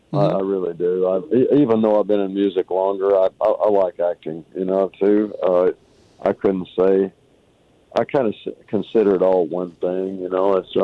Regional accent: Malvern, Arkansas, United States; also born or lived in Hot Springs / Tomball / California; I was born in Hot Springs and raised in a little town called Malvern, about a half an hour from there. And then after school, I moved down to Houston.

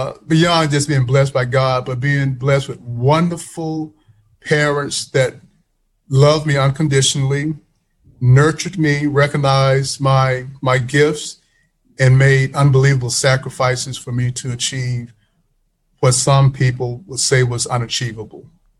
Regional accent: Mississippi, United States; now in Philadelphia, United States; And as I mentioned, I'm from Mississippi originally.

